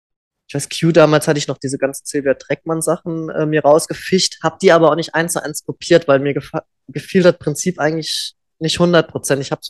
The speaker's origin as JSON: {"language": "German", "town": "Reimsbach", "region": "Saarland", "country": "Germany", "said": "bei uns in Reimsbach im Saarland"}